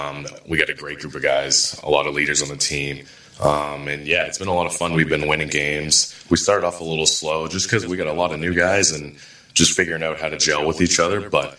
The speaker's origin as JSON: {"language": "English", "region": "Ontario", "country": "Canada", "tie": "born or raised there", "said": "But obviously, just growing up outside of Toronto"}